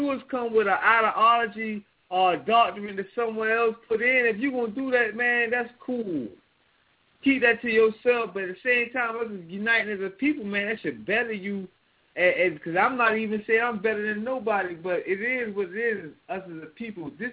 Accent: Georgia, United States; We speak in the King's English. I'm from Georgia.

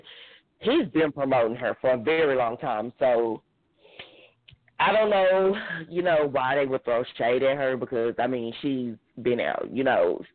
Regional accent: Texas, United States; I'm from Texas, and I'm older.

